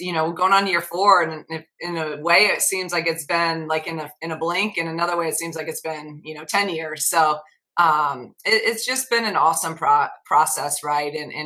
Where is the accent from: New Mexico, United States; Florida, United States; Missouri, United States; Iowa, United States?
Iowa, United States; I'm from Iowa, so growing up in Big Ten country, I've watched it my entire life.